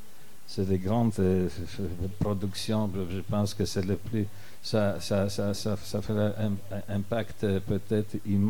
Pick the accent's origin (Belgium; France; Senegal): Belgium; now in Switzerland; Je suis belge, d'origine polonaise, résident en Suisse et travaillant pour les Français.